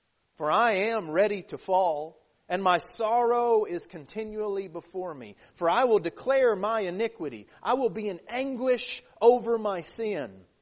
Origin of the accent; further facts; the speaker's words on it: Texas, United States; moved away as an adult; I didn't learn how to swim until I was 18 years old because I grew up in West Texas, and the biggest problem was there wasn't any water to swim in.